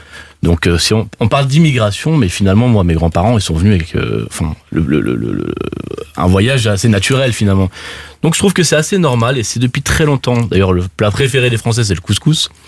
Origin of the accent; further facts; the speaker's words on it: France; Je suis français, avant tout, mais je suis aussi d'origine algérienne.